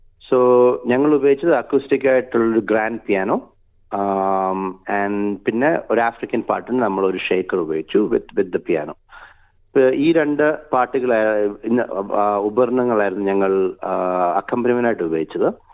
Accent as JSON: {"language": "Malayalam", "region": "Kerala", "country": "India", "lives_now": "Australia", "said": "ഞങ്ങൾ മലയാളികൾ ഭൂരിഭാഗം മലയാളികൾ തന്നെയായിരുന്നു."}